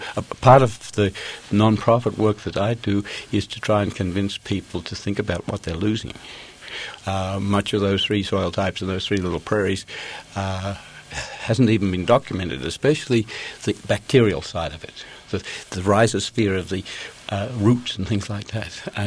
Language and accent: English; Australia; I'm Australian in background